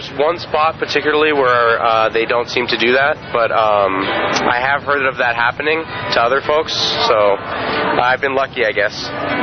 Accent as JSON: {"language": "English", "town": "San Jose", "region": "California", "country": "United States", "said": "I'm from San Jose. I just came from there, and I've recently moved into the SoCal area."}